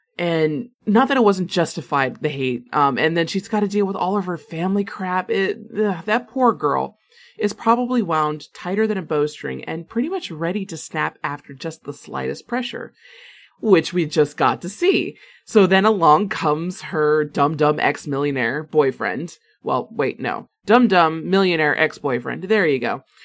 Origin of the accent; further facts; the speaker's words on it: Florida, United States; And this is probably because I was raised in Florida, but that's such a special view to me.